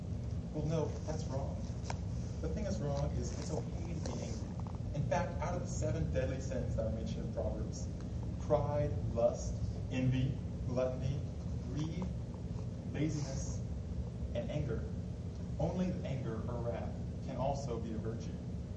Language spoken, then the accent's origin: English; Texas, United States; And as y'all know, I am from Texas, and Texas is the home of sports.